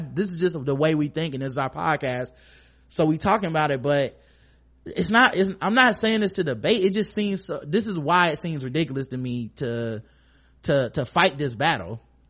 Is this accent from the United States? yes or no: yes; the South, United States; You treat me bad cause I'm, you know, I'm black and I'm from the South or whatever.